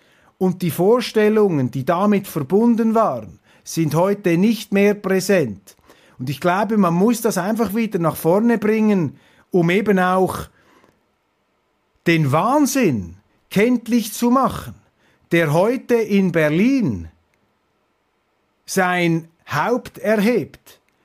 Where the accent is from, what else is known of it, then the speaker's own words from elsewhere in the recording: Switzerland; hier vielleicht als Schweizer, als 25% Deutscher, diese Vergangenheit, die man jetzt vergangen haben will, wieder einmal etwas in Erinnerung zu rufen